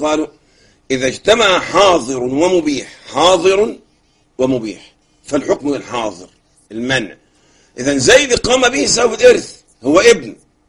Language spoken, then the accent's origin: Arabic; Egypt